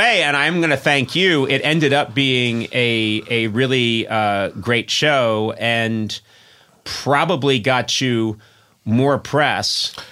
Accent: New England, United States; But I'm from New England, and when we say bay, it comes out as B.

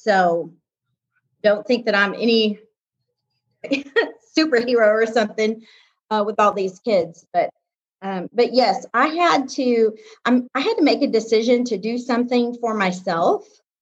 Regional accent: Houston, Texas, United States; now in Huntsville, United States; Okay, so I live in Huntsville, Alabama. I'm from Houston, Texas, actually South Houston, Texas. And we moved here about 12 years ago.

